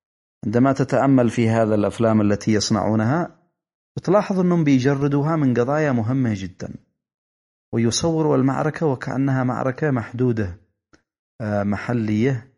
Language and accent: Arabic; Yemen; إحنا كشعب يمني أنصار لرسول الله صلوات الله عليه وعلى آله